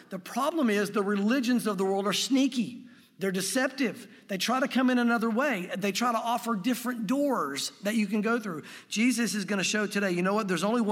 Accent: Jonesville, United States; I had Charlie and Chuck as my two best friends growing up in Jonesville.

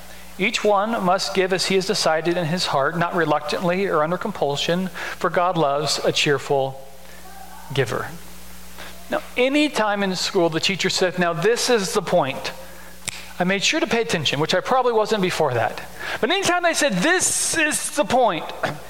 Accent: Beatrice, Nebraska, United States; Man, I grew up in Beatrice. I went to seminary out in Colorado, and I forgot how rural and hickish my background was.

